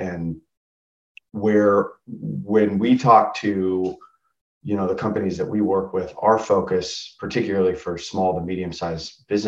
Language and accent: English; United States; I'm American. What can I say?